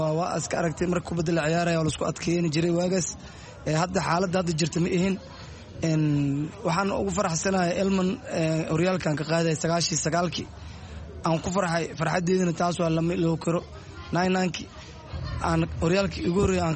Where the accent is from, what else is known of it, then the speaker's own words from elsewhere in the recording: Mogadishu, Banaadir, Somalia; also born or lived in Baidoa; aniga maxaan ku dhashay magaalada Baydhabo, gobolka Bay, waxaanu ku koray magaalada Muqdisho, gaar ahaan xaafadda Madiino.